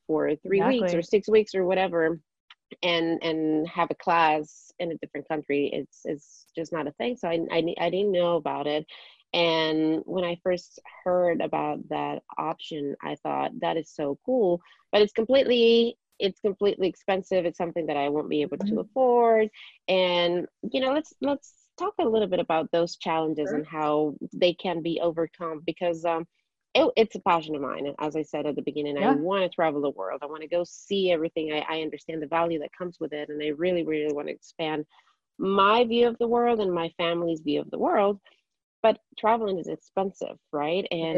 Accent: Ecuador; moved away as an adult; now in United States; I came from Ecuador.

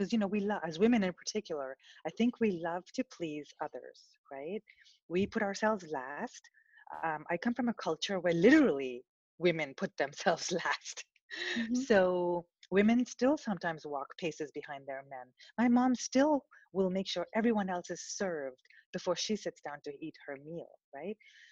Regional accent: India; also born or lived in New York; now in United States; I'm originally from India, and I spent 5 years in New York

